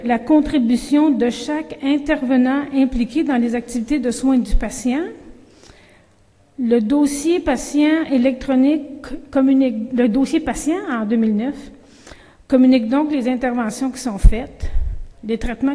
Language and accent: French; Quebec, Canada; accent: Québécois; Je suis capable de parler en anglais, mais j'ai un fort accent québécois.